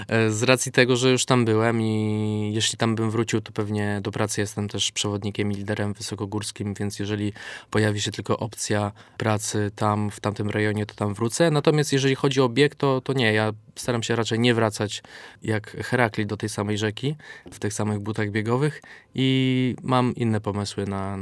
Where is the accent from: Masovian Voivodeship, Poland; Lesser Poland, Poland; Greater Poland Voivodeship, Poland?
Lesser Poland, Poland; Kraków; Jestem z Krakowa też, jestem dumnym krakowianinem.